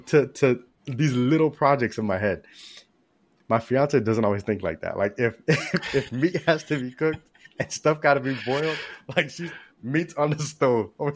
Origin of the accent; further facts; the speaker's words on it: Florida, United States; I this might date myself, but I grew up down in South Florida